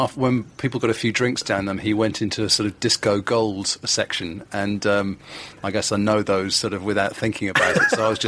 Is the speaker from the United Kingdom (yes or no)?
yes; London, United Kingdom; born there; No, I was born in London, in Hammersmith.